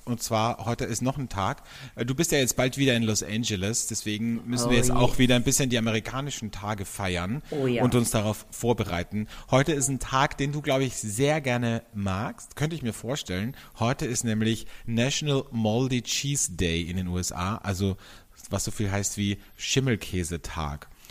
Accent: Austria; wie man bei uns in Österreich sagt

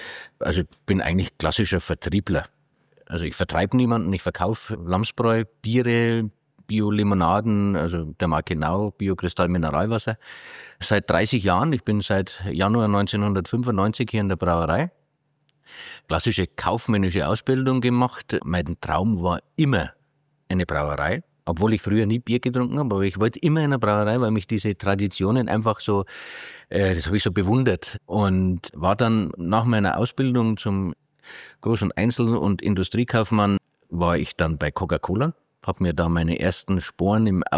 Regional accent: Bavaria, Germany; Also, glauben Sie als Franke hier in der Oberpfalz, ne?

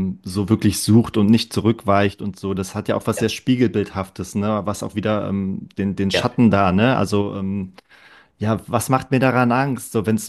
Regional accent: Aachen, North Rhine-Westphalia, Germany; Aachen, der Stadt, wo ich herkomme

